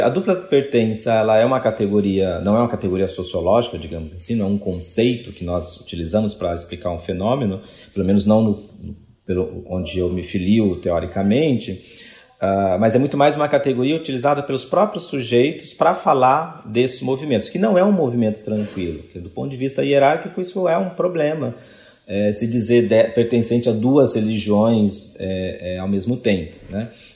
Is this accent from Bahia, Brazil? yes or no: yes; Bahia, Brazil; Ela que é lá da minha terra, né? Da Bahia